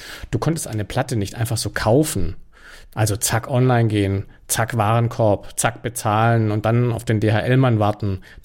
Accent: Stuttgart, Baden-Württemberg, Germany; Die kaufte man in Stuttgart, wo ich aufgewachsen bin

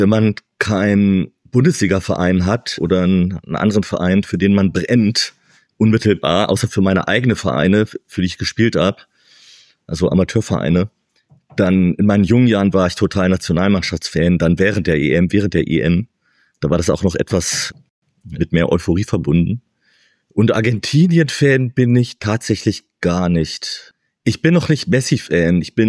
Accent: Hildesheim, Lower Saxony, Germany; also ich bin in Hildesheim aufgewachsen.

